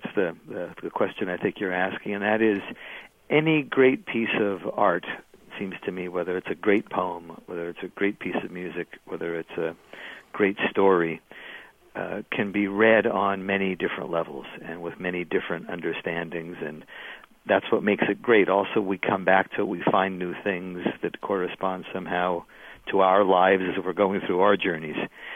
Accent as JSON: {"language": "English", "country": "United States", "said": "but I'm an American Jewish poet"}